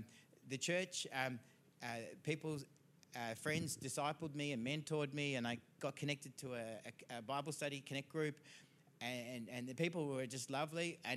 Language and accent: English; Mitcham, Victoria, Australia; I grew up in Mitcham, and I was renting with my cousin in Box Hill North.